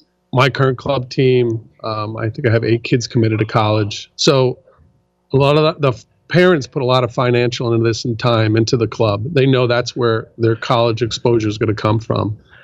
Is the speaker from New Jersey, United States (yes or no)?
yes; New Jersey, United States; I'm from New Jersey originally. We have high school soccer and football in the fall at the same time.